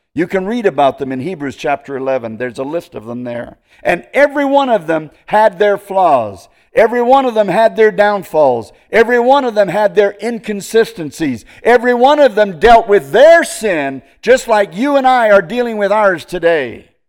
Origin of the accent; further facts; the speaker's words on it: Williams Lake, British Columbia, Canada; moved away as an adult; now in Yuma, United States; when I was raised in Williams Lake, British Columbia, and didn't even know where Arizona was.